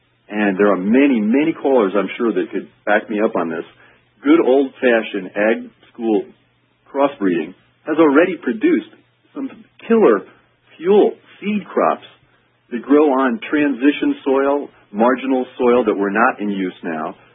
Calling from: South Bend, Indiana, United States; I'm calling from South Bend, Indiana. I listen to you on 890.

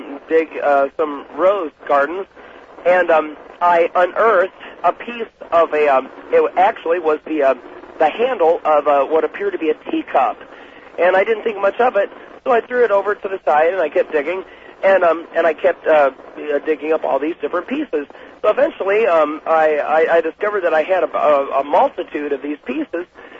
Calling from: Columbia, Missouri, United States; I'm calling from Columbia, Missouri.

